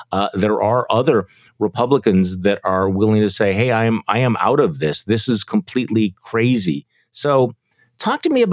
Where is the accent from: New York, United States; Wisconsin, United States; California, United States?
Wisconsin, United States; including places like Wisconsin, my home state